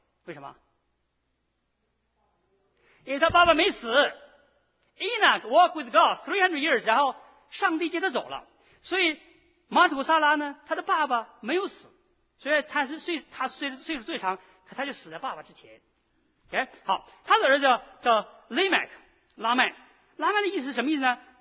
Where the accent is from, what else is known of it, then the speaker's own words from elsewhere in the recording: China; 我们大陆哈，我是大陆人，所以比较大了解大陆。